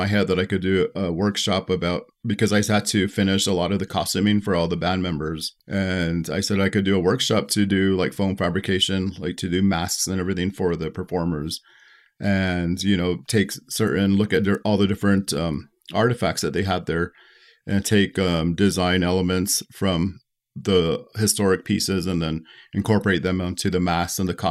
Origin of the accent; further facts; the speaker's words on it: Cochiti, New Mexico, United States; growing up in Cochiti, we've always been working with traditional methods materials.